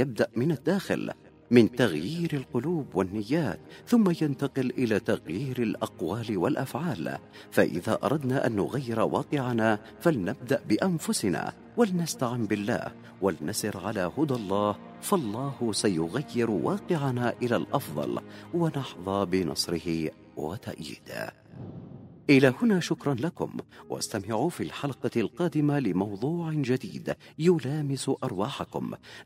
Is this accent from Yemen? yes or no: yes; Yemen; ونحن كشعب يمني